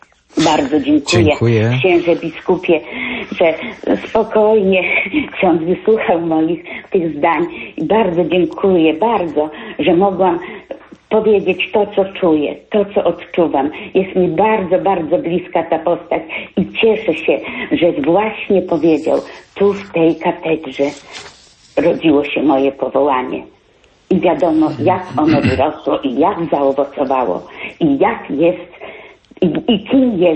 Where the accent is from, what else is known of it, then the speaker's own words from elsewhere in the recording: Łomża, Podlaskie Voivodeship, Poland; Jestem z Łomży